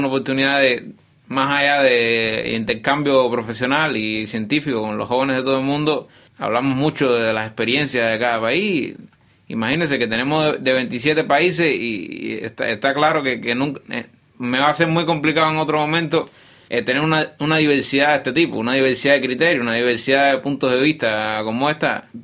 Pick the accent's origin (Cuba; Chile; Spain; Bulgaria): Cuba; Yo vengo de Cuba, actualmente soy profesor en la Universidad Tecnológica de La Habana, conocida como CUJAE, que es precisamente la universidad en la que me gradué como ingeniero en telecomunicaciones electrónicas